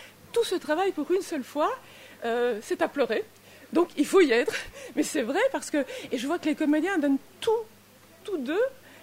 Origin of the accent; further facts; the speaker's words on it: Belgium; Je suis belge, je ne sais pas si vous le savez, mais je fais la promotion énormément en Belgique.